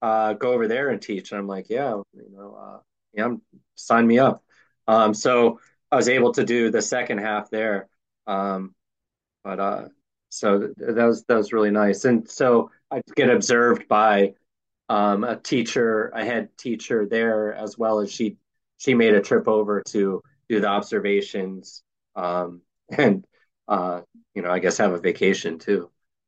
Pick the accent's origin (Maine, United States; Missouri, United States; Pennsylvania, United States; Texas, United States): Pennsylvania, United States; Philadelphia; now in California, United States; I'm originally from Philadelphia. I've been out here 23 years now, out here in California